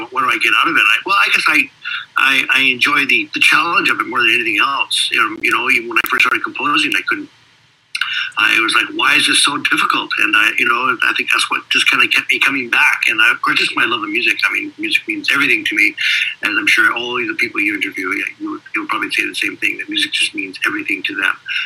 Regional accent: Vancouver, British Columbia, Canada; also born or lived in Regina, Canada; I'm born and raised in Regina, Canada. I've been living in Vancouver, Canada since I was 4 years old.

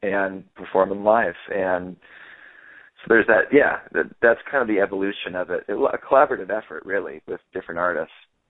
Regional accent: California, United States; definitely at least a couple generations native Californian.

